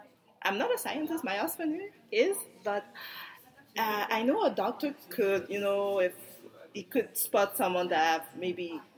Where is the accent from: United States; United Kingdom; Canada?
Canada; Yeah, like I'm Canadian, but from a Asian heritage